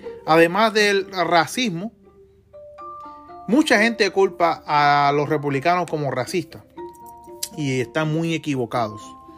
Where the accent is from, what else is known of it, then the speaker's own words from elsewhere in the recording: Puerto Rico; Le digo, soy de Puerto Rico